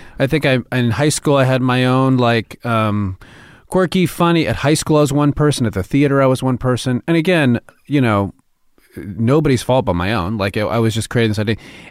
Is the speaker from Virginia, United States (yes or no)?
no; New York, United States; now in Los Angeles, United States; I came from New York, and I'd never been on a studio lot.